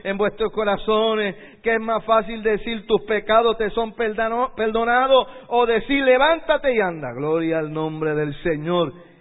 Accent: Puerto Rico; En el caso nuestro, que somos puertorriqueños, ¿verdad?

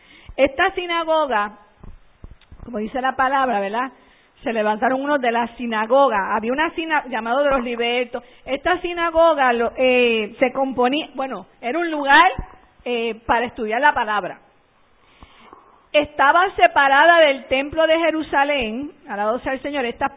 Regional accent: Puerto Rico; Eso es como nosotros puertorriqueños le llamamos

